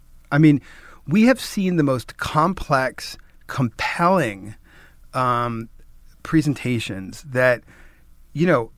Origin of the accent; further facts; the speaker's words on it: New York, United States; I'm a New Yorker.